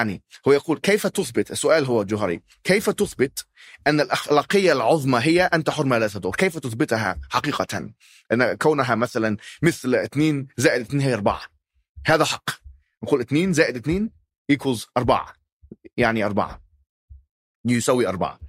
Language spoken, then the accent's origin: Arabic; Alexandria, Alexandria Governorate, Egypt; أنا ذهبت إلى الإسكندرية، أنا من الإسكندرية أصلا يعني في مصر